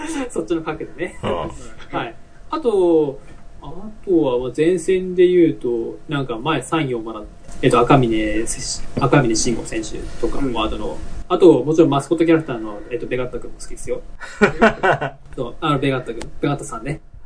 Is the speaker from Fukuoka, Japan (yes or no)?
no; Sendai, Miyagi, Japan; now in Tokyo, Japan; 地元が仙台で、